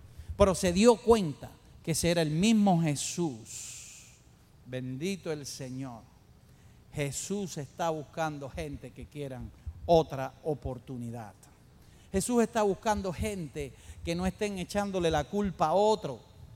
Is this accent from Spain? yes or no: no; Cuba; ya saben que somos cubanos.